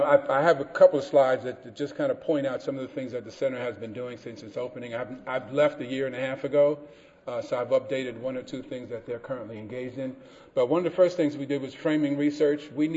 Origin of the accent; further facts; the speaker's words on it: Bronx, New York, United States; And I'm from the Bronx, and I talk fast anyway